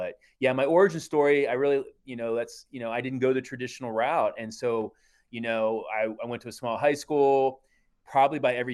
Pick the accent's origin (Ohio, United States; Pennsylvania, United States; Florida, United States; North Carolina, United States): Ohio, United States; Brookfield; I'm originally from Brookfield, Ohio, which is a small school, small town in Trumbull County.